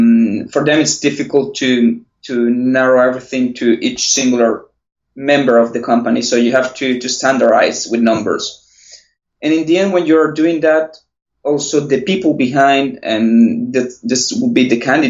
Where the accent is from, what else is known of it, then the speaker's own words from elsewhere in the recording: Venezuela; English is a second language; moved away as an adult; also born or lived in Italy; now in Barcelona, Spain; Well, I was born and raised in Venezuela. Well, and also lived in Italy for a while